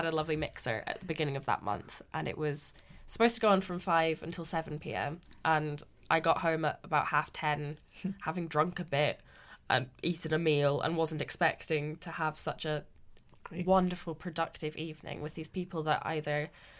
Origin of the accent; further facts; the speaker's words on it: Aberdeen, Scotland, United Kingdom; I'm from Aberdeen and I'd never really felt a connection to the place before. It was kind of a running joke that Aberdeen's rubbish and there's nothing to do here, because there wasn't.